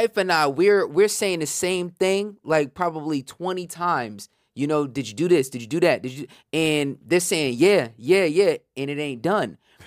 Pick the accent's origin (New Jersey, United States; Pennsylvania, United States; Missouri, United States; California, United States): New Jersey, United States; Willingboro; Like I grew up, you know, I was born in Newark and then we moved down to South Jersey when I was like 5-6 years old and we moved into Willingboro.